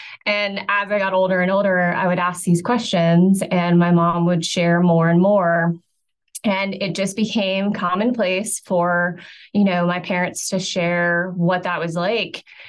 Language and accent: English; Brooklyn, New York, United States; I grew up in Brooklyn, New York. My dad is former fire department of New York City. My mom was a school teacher in New York City.